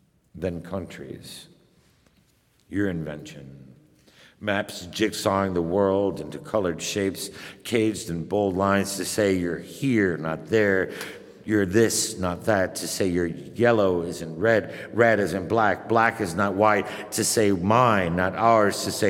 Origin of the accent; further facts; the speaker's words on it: Cuba; also born or lived in Guatemala; I've lived in Guatemala. I'm from Cuba. I have a different perspective than many Americans do.